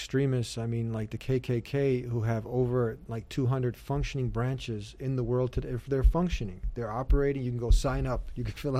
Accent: United States; I'm an American, Bosnian background

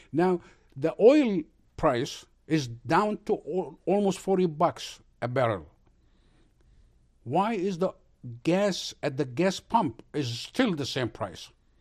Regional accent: Egypt; I said, I'm from Egypt.

